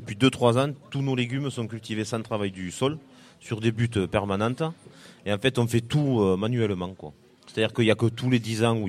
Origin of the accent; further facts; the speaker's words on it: Belcaire, Occitanie, France; Alors nous on vient de Belcaire-Espezel, deux communes du pays de Sceaux, l'autre pays de Sceaux dans les Pyrénées. Donc vu mon accent, je vais mentir à personne, vous avez bien compris qu'on n'est pas d'ici.